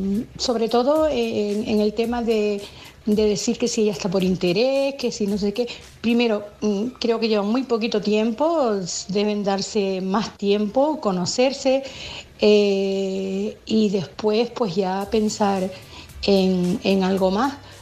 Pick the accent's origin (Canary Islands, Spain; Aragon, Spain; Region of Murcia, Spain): Canary Islands, Spain; Tenerife; de Tenerife.